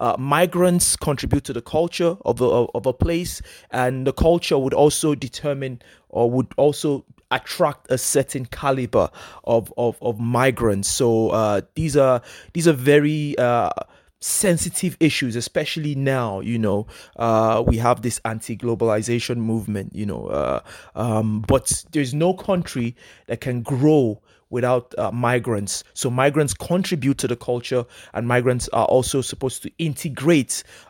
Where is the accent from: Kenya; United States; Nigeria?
Nigeria; Lagos; also born or lived in Jos; So I was born in Jos, but then my parents moved to Lagos, you know, where Yoruba. My parents are actually from Kwara State, Irepoduro Local Government, Oko, to be precise.